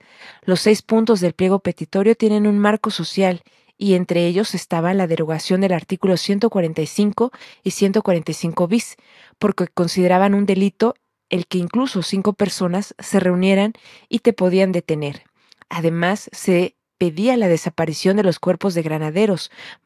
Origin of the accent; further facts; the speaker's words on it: Guerrero, Mexico; Yo soy de Guerrero y me fui con mi familia allá.